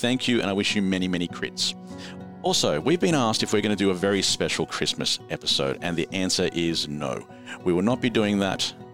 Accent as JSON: {"language": "English", "country": "Australia", "said": "because we're Australian, we all know her personally."}